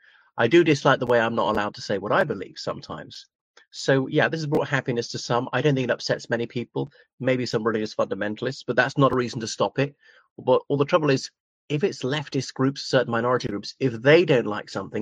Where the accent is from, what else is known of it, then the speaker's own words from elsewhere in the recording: Ireland; from Ireland.